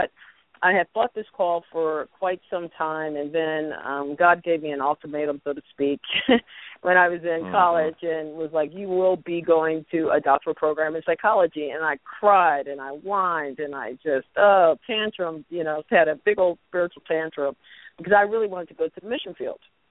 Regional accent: Philadelphia, Pennsylvania, United States; There's nothing here in Pittsburgh that comes close to my neighborhood where I grew up in West Philly.

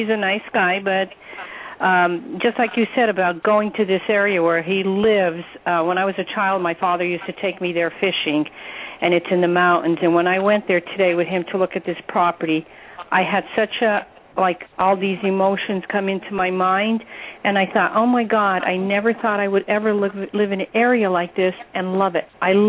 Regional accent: Nanticoke, Pennsylvania, United States; born there; I was born in Nanticoke, Pennsylvania at 9:15 in the morning.

